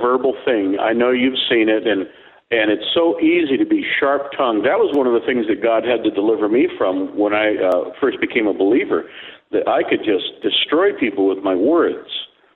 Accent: San Diego, California, United States; though I am originally from San Diego, where you are.

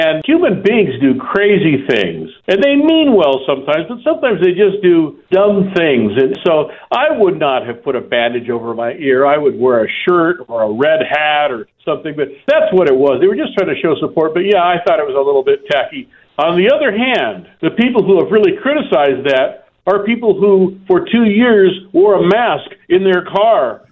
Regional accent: Chula Vista, California, United States; born there; also born or lived in National City; Now, I was born in Chula Vista, by the way. I have emotional ties to Chula Vista, and I love that whole South Bay area and lived in National City for quite a while.

